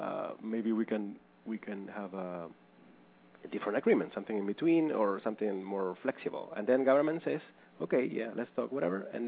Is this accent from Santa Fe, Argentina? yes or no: yes; Rosario, Santa Fe, Argentina; I am from Rosario City, the same city that Guevara was from.